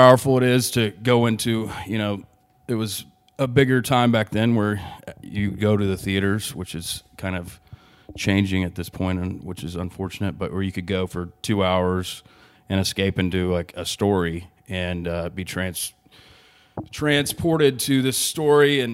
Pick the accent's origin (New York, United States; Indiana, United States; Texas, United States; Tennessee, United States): Texas, United States; Dallas; Grew up in Big D, also known as Dallas. Grew up in the Park Cities area.